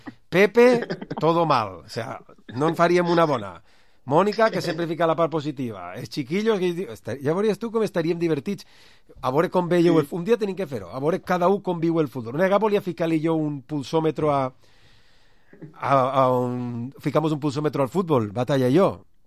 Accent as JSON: {"language": "Catalan", "town": "Villarreal", "region": "Valencian Community", "country": "Spain", "said": "No puc passar al terme de Burriana, que sóc de Villarreal."}